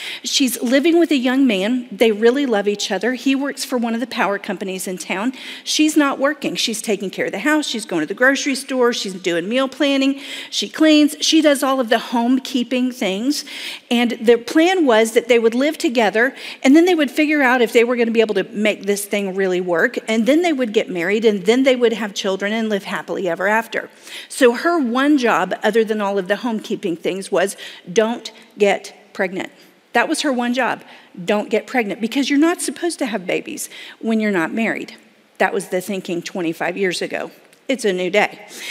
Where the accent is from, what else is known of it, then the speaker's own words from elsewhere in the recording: Florida, United States; you know, I'm from Florida, and one of my favorite colors of blue is the ocean on a summer day